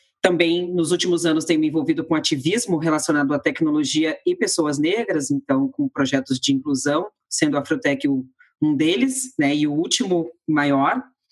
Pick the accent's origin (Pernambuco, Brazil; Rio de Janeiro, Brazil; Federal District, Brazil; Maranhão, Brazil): Federal District, Brazil; Brasília; não tenho origem periférica, então eu vim de uma classe média baixa, mas tinha aí alguma condição. Originalmente eu sou de Brasília, né? Do Distrito Federal